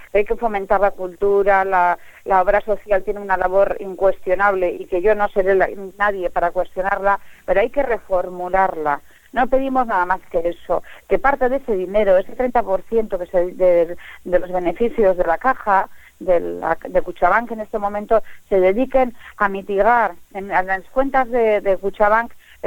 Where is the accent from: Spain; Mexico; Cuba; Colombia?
Spain; Getxo, Basque Country; yo soy de Guecho, yo soy nacida de mi familia, soy de un caserío de aquí de Guecho, ¿no? Muy conocida, mi familia es autóctona de aquí